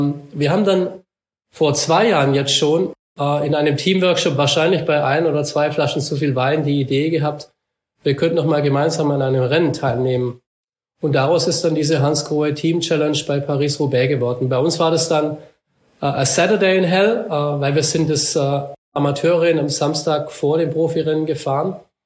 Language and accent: German; Baden-Württemberg, Germany; ich bin ja hier aufgewachsen im Schwarzwald, da wo wir viele Erhebungen haben